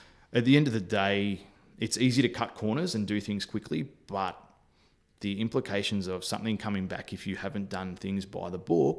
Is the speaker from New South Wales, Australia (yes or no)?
no; Melbourne, Victoria, Australia; but I'm originally from Melbourne, so I got a better network down here. Although I'd been away for 10 years, I made the decision to move the family down